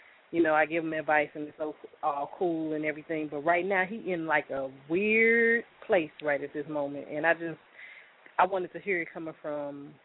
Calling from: St. Louis, Missouri, United States; I'm calling from St. Louis, Missouri.

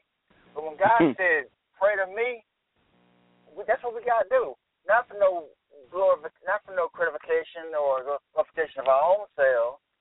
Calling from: Arkansas, United States; Yeah, I'm calling from Arkansas.

